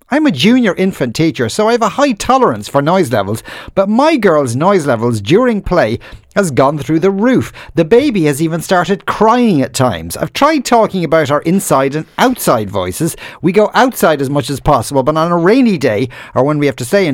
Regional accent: France; I'm from France. Both my parents are non-religious, but at 8, I chose to study religion and did my first communion and then my confirmation.

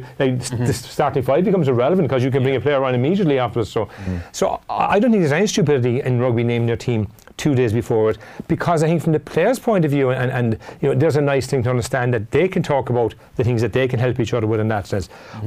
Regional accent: Cork, Munster, Ireland; I mean, I'm from Cork, so we were getting hammered every year by them

